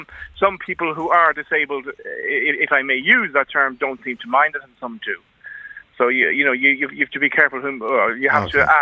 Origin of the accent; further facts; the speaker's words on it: Ireland; I'm not a person with Irishness. I'm an Irish person, you know.